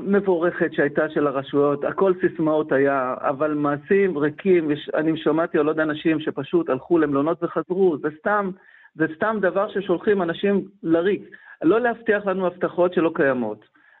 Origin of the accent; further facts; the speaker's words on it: Kiryat Shmona, Northern District, Israel; אני בקירת שמונה משנת 1964, שנולדתי שם, אני שם.